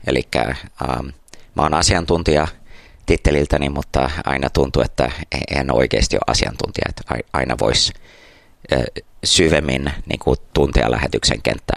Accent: Taiwan; Joo, ja sitten mandariini Kiina, että synnyin ja kasvoin Taiwanissa ja opin kiinan kielen 5-6-vuotiaana, niin en nyt uskalla sanoa, että on äidinkielen taso

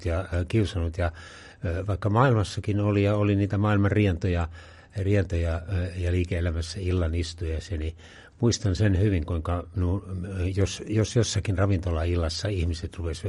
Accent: Kangasniemi, South Savo, Finland; born there; No se on minun syntymäkotini siellä

